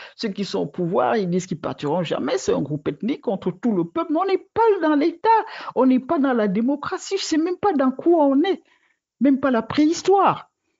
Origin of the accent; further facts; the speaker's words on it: Cameroon; Encore que moi, je suis ici, mais moi, je suis un enfant du pays depuis.